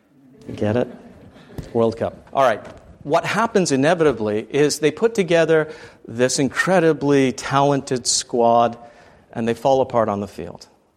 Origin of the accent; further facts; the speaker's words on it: England, United Kingdom; I'm originally from England